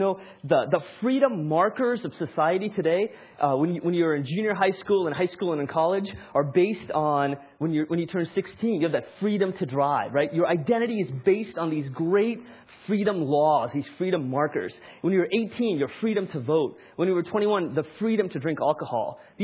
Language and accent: English; India; now in United States; I actually was born and raised in India. You could tell that I'm Indian